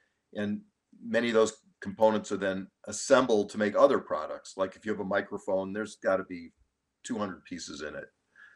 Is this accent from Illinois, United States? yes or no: yes; Highland Park, Illinois, United States; I grew up in Highland Park, which is a northern suburb. So I've been here all my life. 64 years.